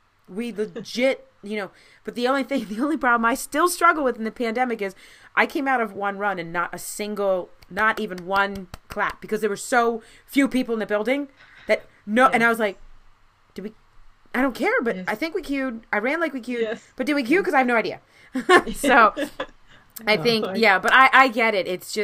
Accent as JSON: {"language": "English", "region": "Maryland", "country": "United States", "tie": "born or raised there", "said": "I grew up in Maryland, and they're all about laughs and giggles and plays and be nice"}